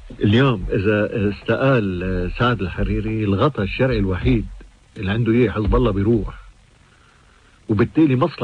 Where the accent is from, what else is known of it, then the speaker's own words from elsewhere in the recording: Lebanon; عم برجع أقول كلبنانيين